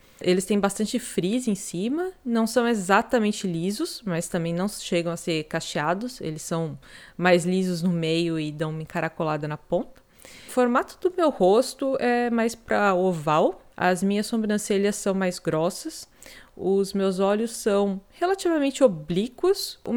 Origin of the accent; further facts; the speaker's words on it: São Paulo, Brazil; now in Florianópolis, Brazil; eu sou do município de São Paulo, nasci lá, mas hoje eu moro em Florianópolis, em Santa Catarina. A cor da minha pele é branca